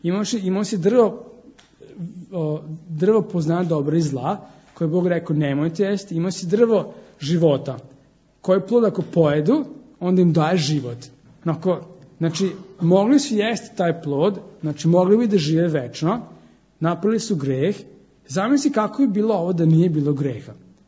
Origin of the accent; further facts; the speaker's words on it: Subotica, Vojvodina, Serbia; born there; Rođen sam u Subotici.